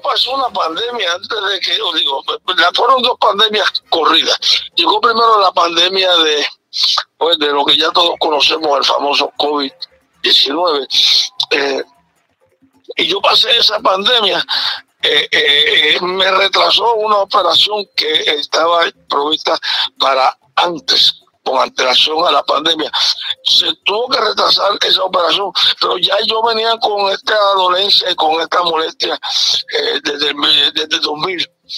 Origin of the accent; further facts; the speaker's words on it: Puerto Rico; now in United States; yo vengo de Puerto Rico